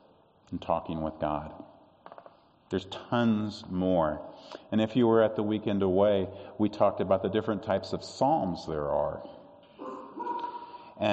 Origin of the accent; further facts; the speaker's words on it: Midwest, United States; And I was like, okay, I'm from the Midwest. How bad can this really be?